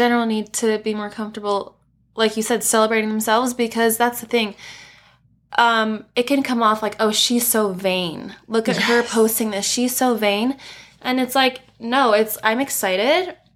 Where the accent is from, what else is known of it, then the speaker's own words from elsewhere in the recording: Guam; born there; So I was born in Guam. My mom is Chamorro. That's the native, you know, to Guam. And then my dad's full English. So he moved to Guam from England to be a chef at a hotel.